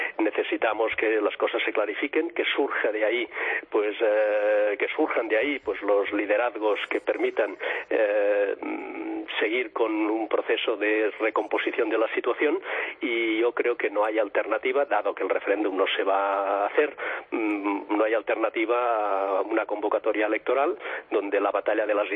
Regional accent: Catalonia, Spain; como ciudadano, como catalán y como español

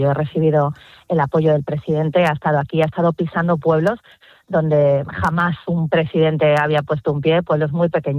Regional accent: Extremadura, Spain; Yo he hecho la campaña que he querido hacer, pegada a mi tierra, pegada a mi gente, una campaña que era regional, hablando de los problemas de Extremadura

